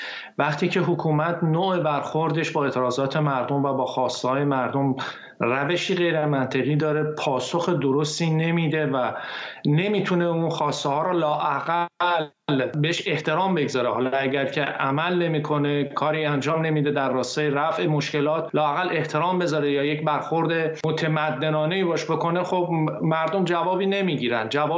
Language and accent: Persian; Isfahan, Iran; من خودم از شهر اصفهان هستم، اونجا به دنیا اومدم، در بین این مردم بزرگ شدم.